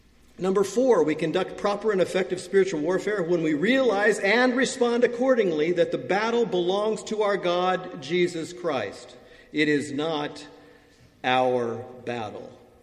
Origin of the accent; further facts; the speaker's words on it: United States; Being an American, I can say that. You know, I can throw that back at my people down south.